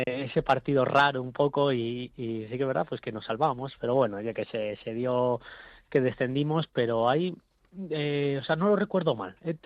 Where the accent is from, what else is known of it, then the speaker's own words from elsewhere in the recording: Pamplona, Navarre, Spain; No, en Pamplona. Somos de Pamplona, así que sí, nos hemos vuelto a casita.